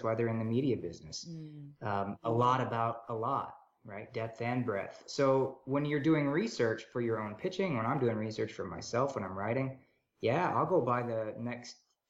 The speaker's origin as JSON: {"language": "English", "country": "United States", "said": "And I, as you can tell from my voice, I'm American."}